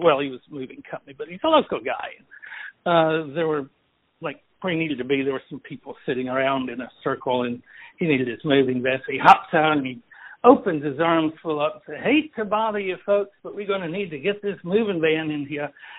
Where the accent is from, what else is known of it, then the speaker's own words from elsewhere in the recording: Ruston, Louisiana, United States; moved away; When I moved, my accent changed some. It's not what I grew up with in Ruston.